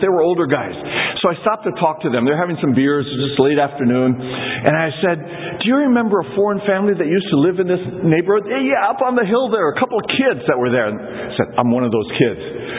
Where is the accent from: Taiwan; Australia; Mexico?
Taiwan; Taitung County; also born or lived in United States; I grew up in Taiwan. My dad was a translator. He first did the Mongolian Bible before liberation or before 49, and then went to Hong Kong for a few years, then moved to Taiwan in 51, 52.